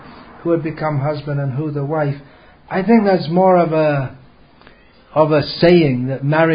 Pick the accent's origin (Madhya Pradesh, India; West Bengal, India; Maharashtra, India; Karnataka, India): Madhya Pradesh, India; Indore; I am from Indore